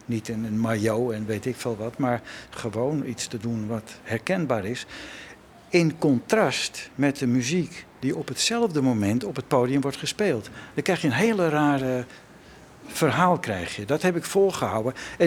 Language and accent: Dutch; North Holland, Netherlands; we komen uit Noord-Holland.